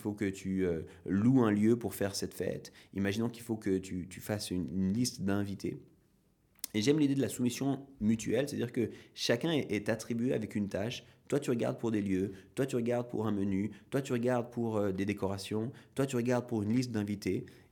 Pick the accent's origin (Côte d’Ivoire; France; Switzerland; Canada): Switzerland; En tant que Suisse, quand on regarde ce qui se passe dans le monde au niveau politique, c'est des fois assez compliqué pour nous à comprendre